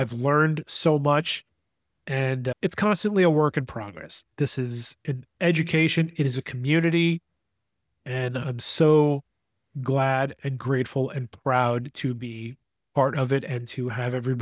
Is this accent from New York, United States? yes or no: yes; New York, United States; I'm going up for a charity golf event for the Gabby Petito Foundation in New York, because we're all originally from New York.